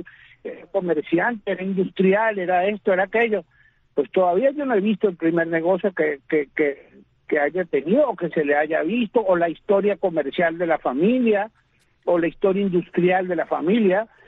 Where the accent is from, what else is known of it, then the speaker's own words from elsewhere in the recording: Venezuela; lo que yo padezco como venezolano día a día.